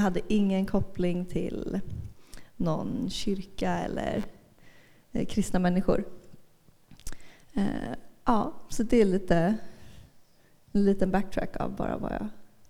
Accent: Broakulla, Kalmar County, Sweden; also born or lived in Berlin, Germany; Jag är född och till hälften uppvuxen i Berlin med tyska föräldrar. Och flyttade som barn till Broakulla. Så det var en ganska stor transition från Berlin till Broakulla.

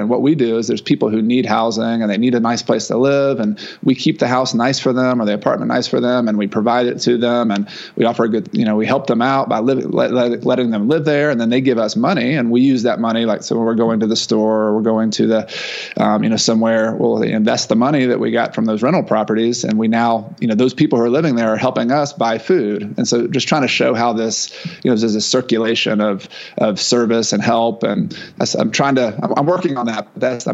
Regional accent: the South, United States; I'm from the South, so maybe that doesn't resonate with anybody else.

